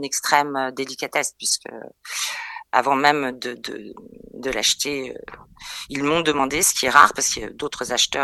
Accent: Paris, Île-de-France, France; essentiellement à Paris, tout simplement parce que je suis parisienne.

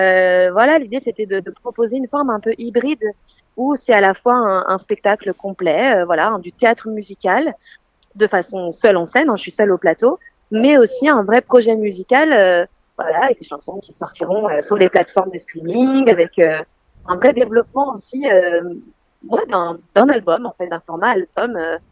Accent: Belgium; now in Paris, France; je suis née, j'ai grandi en Belgique et je suis arrivée à Paris à 18 ans

